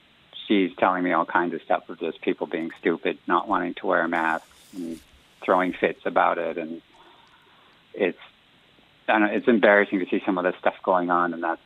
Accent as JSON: {"language": "English", "region": "California", "country": "United States", "said": "Same as the other young lady, California, Southern California, actually, for us."}